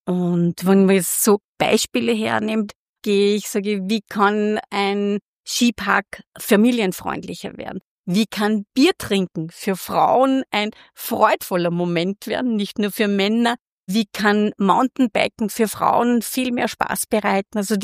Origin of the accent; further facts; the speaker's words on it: St. Marienkirchen an der Polsenz, Upper Austria, Austria; now in Linz, Austria; meine Wurzeln sind am Land. Ich bin in der Mosthauptstadt geboren, für die, die es nicht wissen, St. Marienkirchen an der Pollsens. Das heißt, ich habe dort meine Sozialisierung erfahren und habe jetzt in Linz meine Wurzeln geschlagen